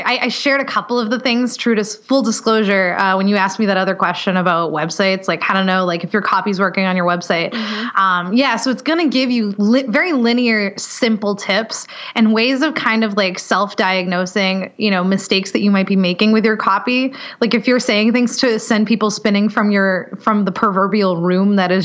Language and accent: English; New England, United States; because I'm from Patriot country. I'm sorry. I'm already sorry about it.